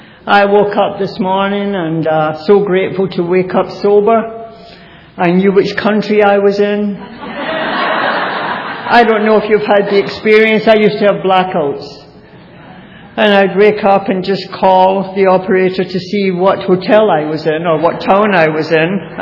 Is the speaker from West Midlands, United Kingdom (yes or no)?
no; Glasgow, Scotland, United Kingdom; born there; I was born in Glasgow, Scotland. I was born into a good Catholic family, really good moral living family.